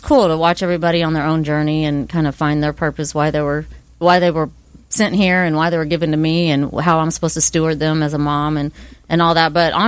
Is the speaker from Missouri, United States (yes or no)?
yes; Kansas City, Missouri, United States; I mean, I grew up in Kansas City.